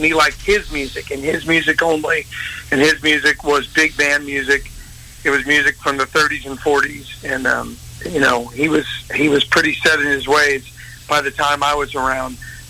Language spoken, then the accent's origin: English; St. Louis, Missouri, United States; I grew up in South St. Louis in the city, and lived in the city neighborhood, you know, lived in that city for over 30 years.